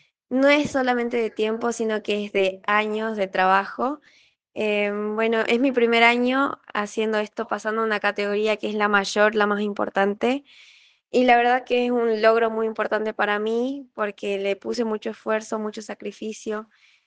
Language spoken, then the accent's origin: Spanish; El Carmen, Jujuy, Argentina; viene del Carmen, Jujuy. Tengo 21 años, soy pequeña para el rubro